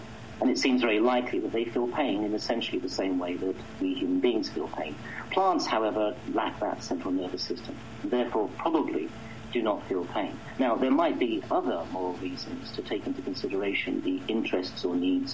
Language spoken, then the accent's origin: English; London, United Kingdom; like most people growing up in Britain, I'm from London, England originally. I grew up in a thoroughly meat-eating environment.